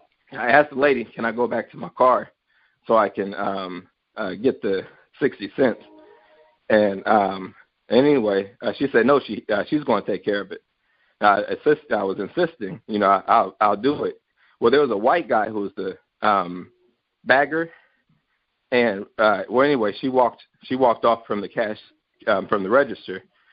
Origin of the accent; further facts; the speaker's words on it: United States; I wanted to say, of course, I'm an American